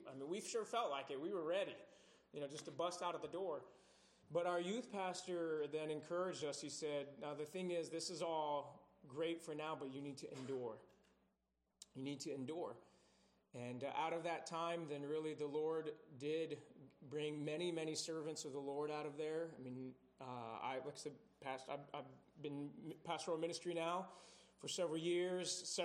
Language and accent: English; Phoenix, Arizona, United States; born there; Well, I was born in Arizona, in Phoenix, and then we would go, in the church that I was in, we would go to Flagstaff